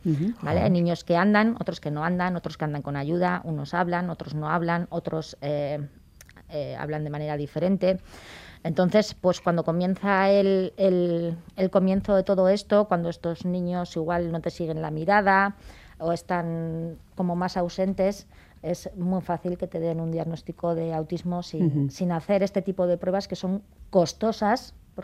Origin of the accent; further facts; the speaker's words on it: Spain; Nosotros somos 12 familias españolas las que estamos juntas